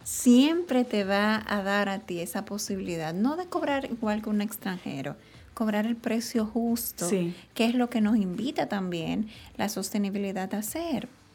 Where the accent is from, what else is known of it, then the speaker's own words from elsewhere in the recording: Dominican Republic; en una sociedad como la dominicana, que ya está acostumbrado y que muchas veces hemos dejado el campo, o sea, nosotros que venimos tal vez de zonas que teníamos la posibilidad de tener nuestras matitas en casa